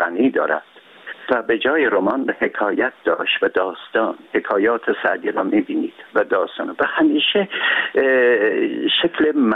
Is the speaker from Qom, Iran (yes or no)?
no; Urmia, West Azerbaijan, Iran; من در شهر خودم، یعنی ارومیه را که به عنوان سمبل شهرهای ایران قرار دادم